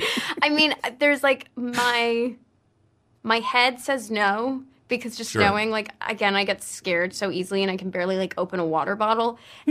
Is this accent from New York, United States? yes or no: yes; New York, United States; No, I'm from New York. It's very hard.